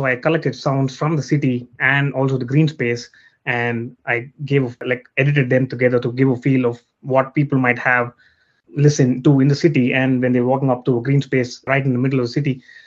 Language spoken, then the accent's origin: English; South India, India; moved away as an adult; now in New Zealand; So I'm originally from India, South India, and then I came to New Zealand to study.